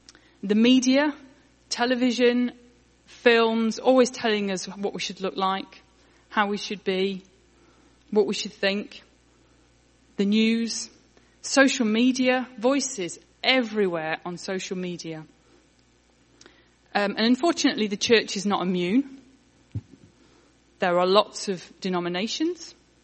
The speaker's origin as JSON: {"language": "English", "town": "Sheffield", "region": "Yorkshire and the Humber", "country": "United Kingdom", "moved": "as an adult", "said": "And I come from a town called Sheffield in Yorkshire, in England, up north."}